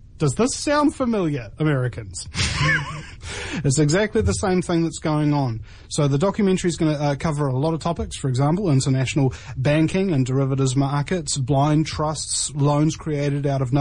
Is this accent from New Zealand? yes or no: yes; New Zealand; I'm got more YouTube subscribers than the New Zealand Herald TV in New Zealand, our equivalent of the New Yor